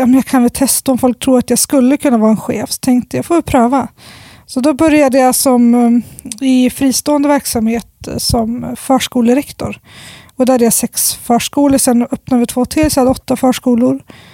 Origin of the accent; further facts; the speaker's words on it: Sundsvall, Västernorrland County, Sweden; born there; also born or lived in Kärsjö; Jag är född i Sundsvall som ligger i södra Norrland. Och sen har vi varit också, har vi också ett hus uppe i den by där min pappa är född i norra Ångermanland. Så att jag har ju växlat mellan vad är Kärsjö som är den byn heter och Sundsvall.